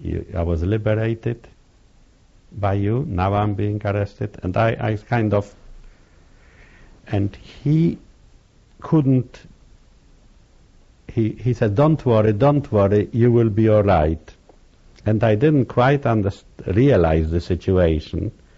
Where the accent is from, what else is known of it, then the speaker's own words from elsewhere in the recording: Poland; And I said, I'm an Evrei from, I'm a Jew from Poland. I was in the ghetto. I was in camps. I was in Buchenwald.